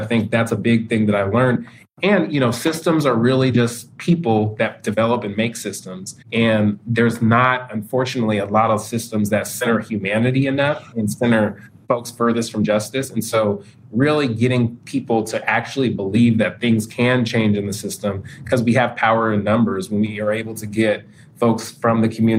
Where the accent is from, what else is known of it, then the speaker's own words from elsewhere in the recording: Federal Way, Washington, United States; Just last week in my hometown of Federal Way, outside of the Kaiser, one of our larger hospitals building